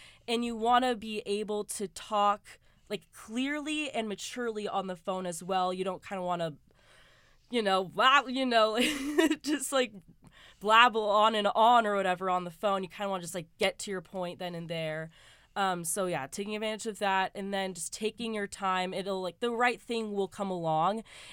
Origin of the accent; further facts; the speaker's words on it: Santa Barbara, California, United States; I am from the Santa Barbara area, and I moved out here within the last 8 months, kind of just for, like, a change of scenery and to prepare myself for Cal Lutheran.